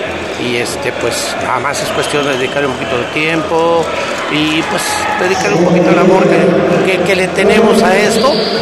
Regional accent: Rayón, State of Mexico, Mexico; Venimos del Estado de México, municipio de Rayón.

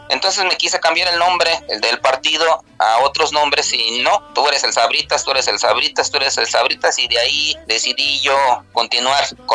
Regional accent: Mexico City, Mexico; also born or lived in Pénjamo; yo nací en el estado de Guanajuato, en Pénjamo, pero desde muy pequeño, de los 3 años, radico aquí en la Ciudad de México.

